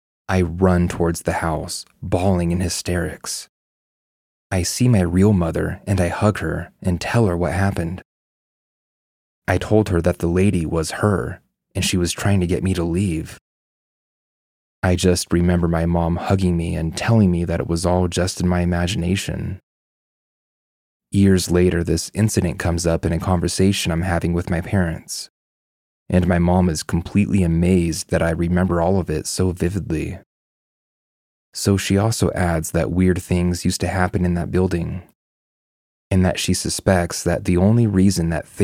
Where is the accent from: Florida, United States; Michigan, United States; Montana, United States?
Florida, United States; Miami; I was born and raised in Miami to Honduran parents. Being Hispanic, spiritualism and religion sort of walk hand in hand for some. I grew up in an apartment building with a huge front yard.